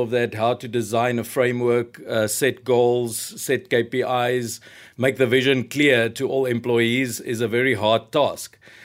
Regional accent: South Africa; from South Africa.

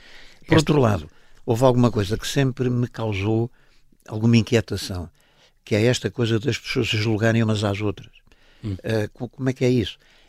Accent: Nazaré, Leiria, Portugal; muito pela terra onde nasci, a Nazaré, pelas circunstâncias de vida nesse tempo na Nazaré, que eram muitíssimo difíceis

